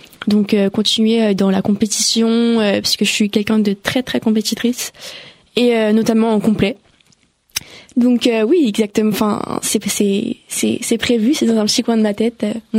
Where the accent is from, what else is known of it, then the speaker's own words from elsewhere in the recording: Île-de-France, France; Non, on vient tout du Val d'Oise.